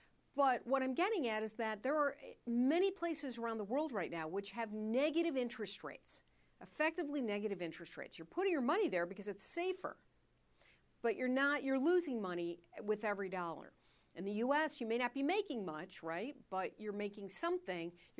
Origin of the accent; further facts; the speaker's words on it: Chicago, Illinois, United States; it was held here in my hometown of Chicago. I'm a huge Chicago booster